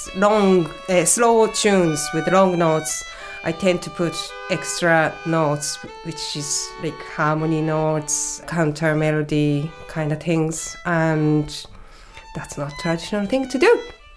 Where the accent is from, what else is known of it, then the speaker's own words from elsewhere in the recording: Kyoto, Japan; English is a second language; moved away as an adult; also born or lived in Dublin; now in Achill Island, Ireland; I'm from Kyoto, Japan, originally, but I live in Ireland 25 years, first 10 years in Dublin, and currently I'm in Achill Island, so last 15 years or so.